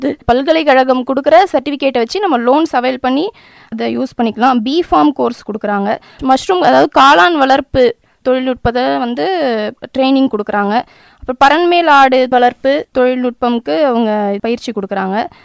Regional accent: Virudhachalam, Tamil Nadu, India; நான் திருவாரூர் மாவட்டத்தில் பயிற்சி எடுத்துக்கிட்டேன். என்னுடைய சொந்த ஊர் பார்த்தா விருத்தாச்சலம். அதுவும் ஒரு விவசாயம் மாவட்டம் தான், கடலூர் மாவட்டம்.

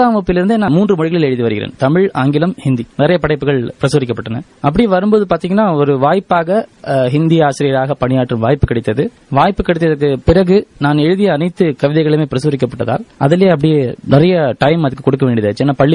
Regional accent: Madurai, Tamil Nadu, India; first language Malayalam; Tamil is a second language; நான் என்னுடைய தாய்மொழிங்கிறது வந்து மலையாளம், ஆனா நான் படித்தது வளர்ந்தது எல்லாமே மதுரையில்.

